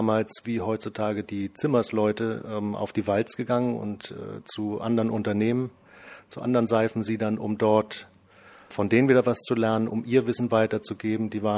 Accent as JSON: {"language": "German", "region": "Hamburg", "country": "Germany", "tie": "born there", "said": "Ich bin in Hamburg geboren"}